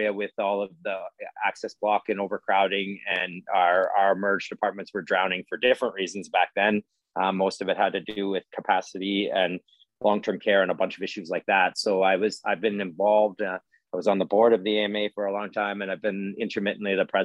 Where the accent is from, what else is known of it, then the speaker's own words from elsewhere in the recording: Cold Lake, Alberta, Canada; also born or lived in Ontario / British Columbia; So I actually was all over in Ontario, BC, but actually did graduate high school from big old Cold Lake, Alberta, actually.